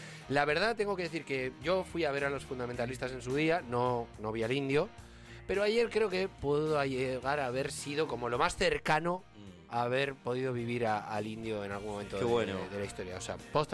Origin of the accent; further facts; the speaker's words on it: Basque Country, Spain; Soy vasco, ¿no?